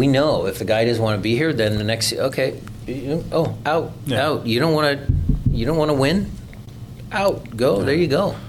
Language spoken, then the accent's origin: English; Seattle, Washington, United States; coming from a perspective of being born and raised in Seattle.